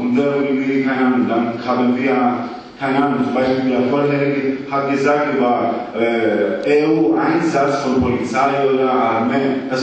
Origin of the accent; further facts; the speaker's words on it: Greece; German is a second language; ich bin Grieche.